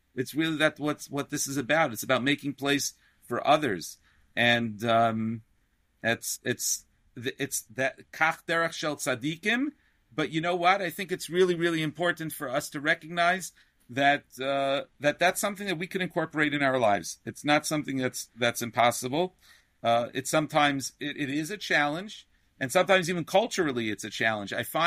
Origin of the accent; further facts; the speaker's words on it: Brooklyn, New York, United States; even though I grew up in Sheepshead Bay, Brooklyn